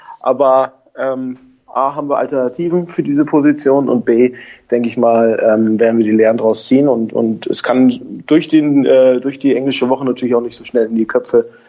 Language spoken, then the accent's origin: German; Schleswig-Holstein, Germany; Genau, ich komme aus Schleswig-Holstein, also Einzugsgebiet dieses Sportvereins an der Müllverbrennungsanlage. Ich bin einfach Erfolgsfan. Ich bin groß geworden in den 70ern, also bin ein älteres Semester.